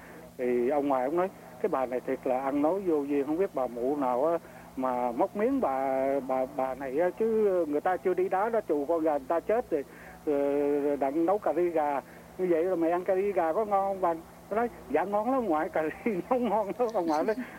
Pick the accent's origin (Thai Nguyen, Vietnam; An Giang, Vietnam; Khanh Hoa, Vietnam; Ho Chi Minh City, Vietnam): Ho Chi Minh City, Vietnam; Saigon; Vâng, là một người sinh trưởng tại thành phố Sài Gòn. Thì … sinh ở Sài Gòn thuộc cái tỉnh gia đình.